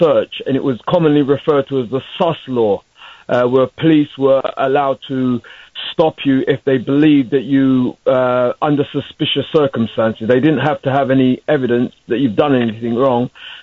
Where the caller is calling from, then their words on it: London, United Kingdom; I'm calling from London, England.